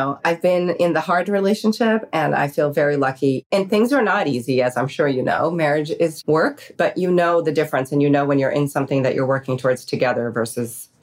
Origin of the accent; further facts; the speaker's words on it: New York, United States; You know, I grew up in New York. I thought I was really tough.